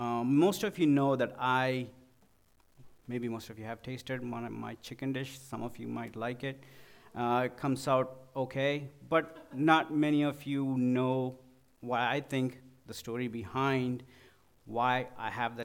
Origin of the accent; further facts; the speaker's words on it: India; I'm from India, so I could think of biryani.